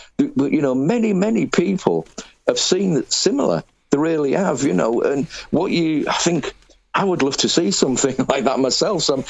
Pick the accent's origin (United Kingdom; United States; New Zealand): United Kingdom; Yorkshire and the Humber; I'm a Yorkshireman, and I put H's where they're not supposed to be occasionally, you know.